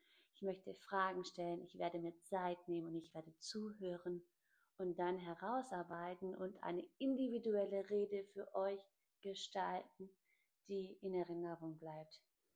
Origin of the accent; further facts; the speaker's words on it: Schwäbisch Hall, Baden-Württemberg, Germany; ich bin aus dem Raum Schwäbisch Hall.